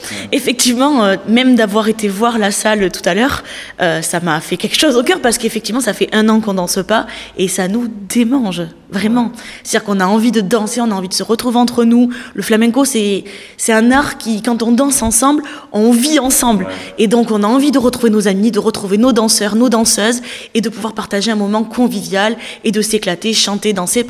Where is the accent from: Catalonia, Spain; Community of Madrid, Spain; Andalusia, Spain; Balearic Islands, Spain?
Andalusia, Spain; On vient d'Andalousie et effectivement, nos contacts, ils sont là-bas.